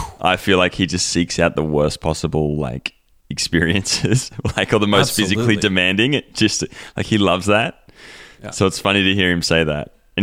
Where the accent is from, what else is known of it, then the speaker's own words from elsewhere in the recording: Australia; now in United States; I'm Australian, but I live in the US